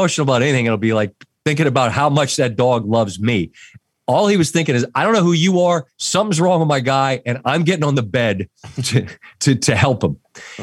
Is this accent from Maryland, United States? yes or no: yes; Maryland, United States; You think we're like dumpster trash because we're from Maryland?